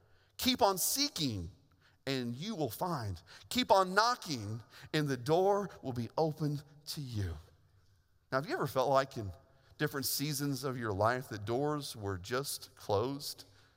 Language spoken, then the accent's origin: English; Indiana, United States; I remember being a little kid growing up in Indiana.